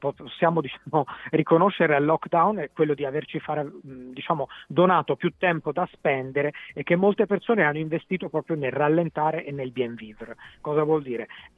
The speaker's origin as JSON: {"language": "Italian", "region": "Tuscany", "country": "Italy", "tie": "born there", "said": "Io, come vi dicevo, sono nato in Toscana"}